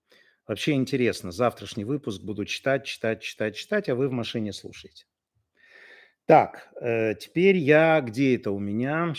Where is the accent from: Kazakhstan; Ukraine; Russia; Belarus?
Belarus; все мы из Беларуси.